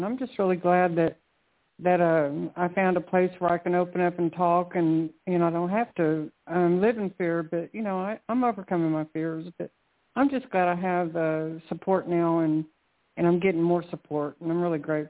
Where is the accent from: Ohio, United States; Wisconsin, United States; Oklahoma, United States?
Oklahoma, United States; Oklahoma City; born there; I was born here in Oklahoma City, and I moved a lot because I come from a broken home